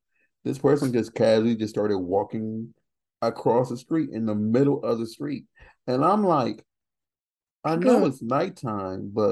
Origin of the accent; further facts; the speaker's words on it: Indiana, United States; because I'm from Indiana, so it's like a completely different world with the way they drive out here now.